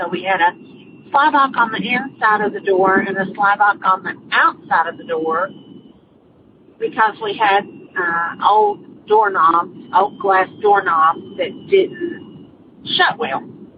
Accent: Concord, North Carolina, United States; I'm from Concord, North Carolina.

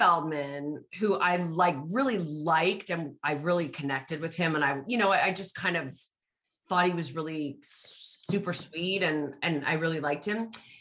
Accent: Canada; I definitely was bullied a lot for being an actor and being a Canadian actor as well.

